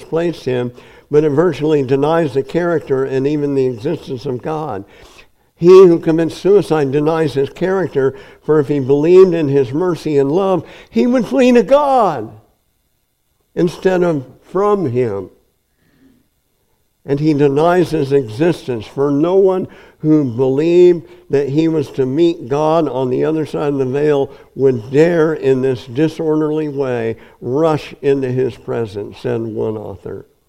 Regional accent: Napanee, Nebraska, United States; I grew up in Napanee, Nebraska, population 200. The neighboring towns had no more than 1,000 people in them.

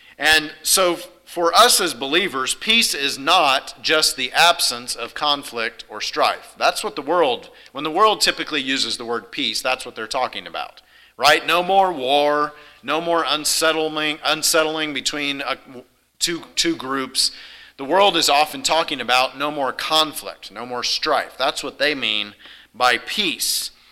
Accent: Hutchinson, Kansas, United States; I grew up in Hutchinson, Kansas. I know this for a fact.

